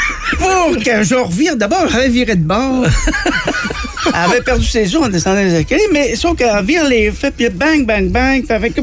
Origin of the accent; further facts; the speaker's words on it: Quebec, Canada; Et je viens du Québec.